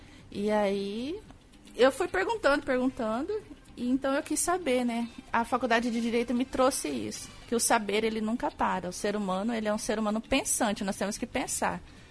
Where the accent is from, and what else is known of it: Tangará da Serra, Mato Grosso, Brazil; born or raised there; also born or lived in Nobres